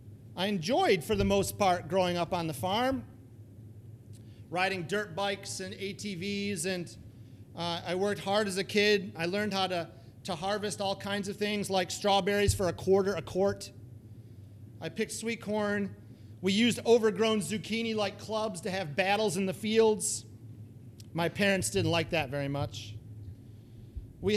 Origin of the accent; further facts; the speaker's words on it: Rockford, Illinois, United States; born there; So I was born in Rockford, Illinois in 74.